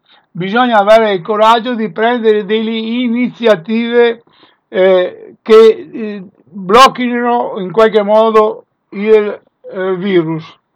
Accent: Veneto, Italy; abbiamo la forza, la capacità e l'organizzazione come veneti di fare questo salto di qualità

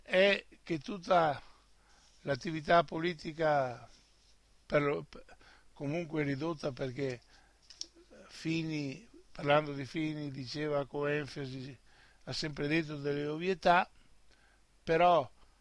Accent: Veneto, Italy; Noi evidentemente non ci interessa come Veneto Serenissimo Governo e come patrioti veneti

